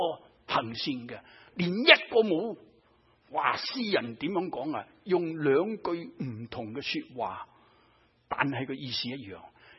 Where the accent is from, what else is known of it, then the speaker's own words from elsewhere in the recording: Guangdong, China; 我们广东，我讲广州话，吞吃我的百姓如同吃生菜一样。